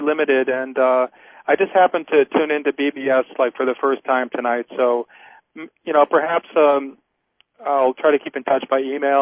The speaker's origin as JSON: {"language": "English", "town": "Buffalo", "region": "New York", "country": "United States", "said": "I'm from Buffalo, New York."}